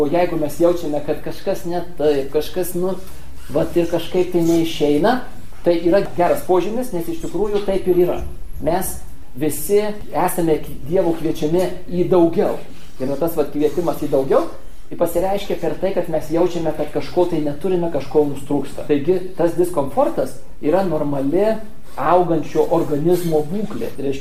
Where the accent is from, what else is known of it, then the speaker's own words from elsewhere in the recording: Suvalkija, Lithuania; Matot, aš suvalkietis esu.